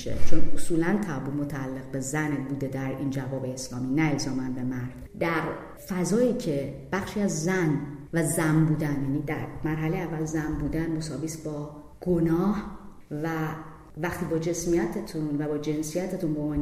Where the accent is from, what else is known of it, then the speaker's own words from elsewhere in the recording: Iran; born there; به عنوان یک زنی که در یک جغرافیای متولد شدم به نام ایران که کشور اسلام زده یه قابل بحث اینا